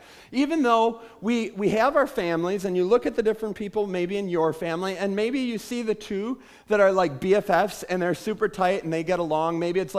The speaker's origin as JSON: {"language": "English", "region": "Wisconsin", "country": "United States", "tie": "born or raised there", "said": "when I was growing up in Wisconsin, which is largely Catholic, especially in the area I was raised in, like everybody I knew, we all lived in your typical nuclear family."}